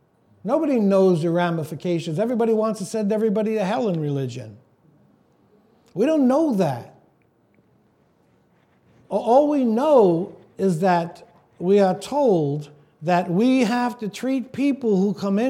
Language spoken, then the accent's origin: English; New York, United States; I remember growing up in Brooklyn